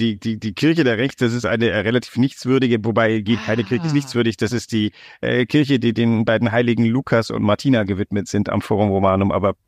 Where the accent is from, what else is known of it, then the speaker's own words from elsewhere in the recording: Greece; Nicht, dass ich bin ja in Griechenland groß geworden.